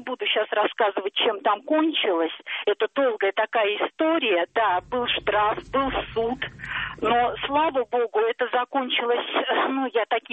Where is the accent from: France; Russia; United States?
Russia; Moscow; Я из Москвы.